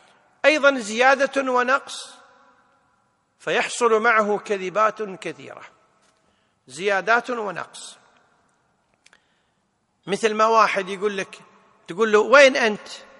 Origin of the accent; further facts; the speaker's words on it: Kuwait; ما يسمى عند العامة عندنا بالكويت خوية